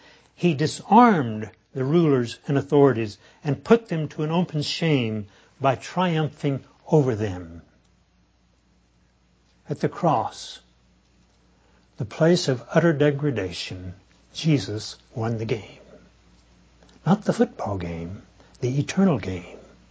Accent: Texas, United States; Now, I grew up in Texas, and Friday night football is big stuff in Texas.

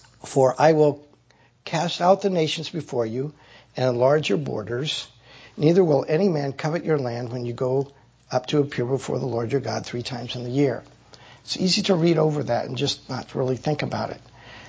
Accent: Nebraska, United States; And since I'm from Nebraska and my wife's from Iowa, I know this.

